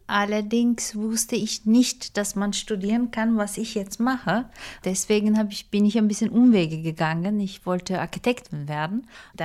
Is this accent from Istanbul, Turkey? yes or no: yes; Istanbul, Turkey; now in Germany; Ich bin in Istanbul in die Schule gegangen. Ich bin in Istanbul groß geworden. Ich wohne nicht so lange in Deutschland.